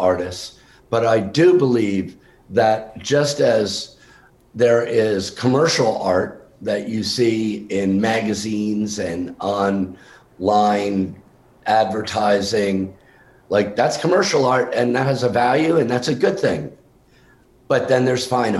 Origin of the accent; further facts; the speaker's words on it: New York, United States; also born or lived in Vermont; I grew up in New York and in Vermont. My family had a farm in Vermont.